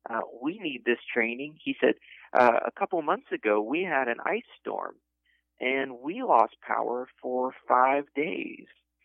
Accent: Ohio, United States; in where I grew up in Ohio, 33 inches of snow is just a dusting.

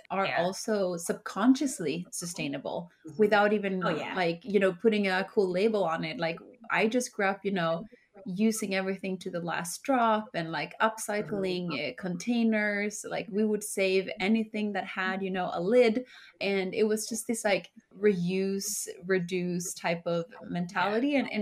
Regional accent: Sweden; I was born and raised in Sweden. Both my parents are from Chile. So they immigrated to Sweden during the Pinochet dictatorship.

